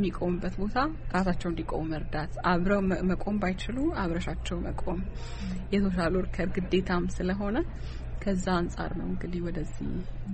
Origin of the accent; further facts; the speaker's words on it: South Ethiopia, Ethiopia; born there; also born or lived in Arba Minch / Wolaita Sodo / Hawassa; የተወለድኩት ደቡብ ክልል ውስጥ ዳውሮ ዞን ዛኔ የተወለድኩት። ቤተሰቦቼ በጣም እኔ ልጅ ያለሁኝ ይንቀሳቀሱ ስለነበረ ብዙ ይዞሩ ስለነበር አርባ ምንጭ ተምሬ ያለሁኝ እስከ ሰባተኛ ክፍል ወላይታ ሶዶ፣ ከዛ ዳውሮ